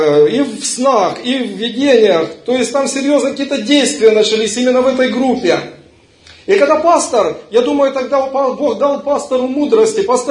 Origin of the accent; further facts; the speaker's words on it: Ukraine; Это было в нашем городе, там откуда я приехал, с Украины.